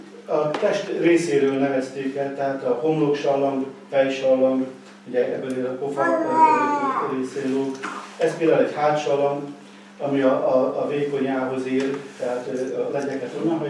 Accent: Kőszeg, Vas, Hungary; born there; és mint katona került Kőszegre, és én már itt születtem 57 évvel ezelőtt

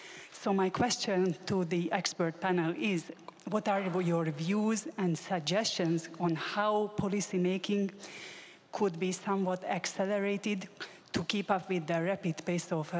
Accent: Hungary; now in Canada; originally from Hungary. Happy to be back to my home country.

